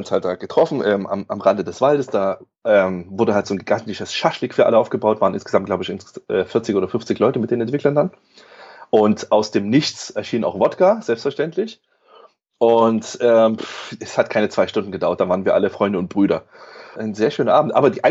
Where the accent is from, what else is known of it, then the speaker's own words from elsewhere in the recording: Germany; wir sind Deutsche, wir würden gerne zum Roten Platz